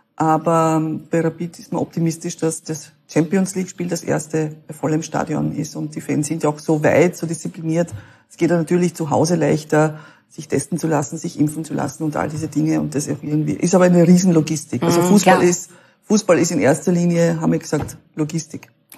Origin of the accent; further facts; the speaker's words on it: Klingenbach, Burgenland, Austria; Und ich werde es nie vergessen, Klingenbach, da wo ich herkomme